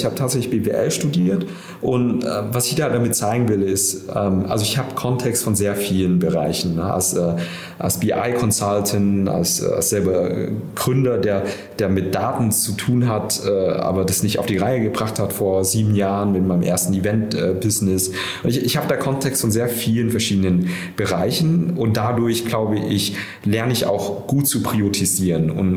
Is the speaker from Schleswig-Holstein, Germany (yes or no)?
no; Nuremberg, Bavaria, Germany; Ist eigentlich Franken. Nürnberg ist meine Heimat.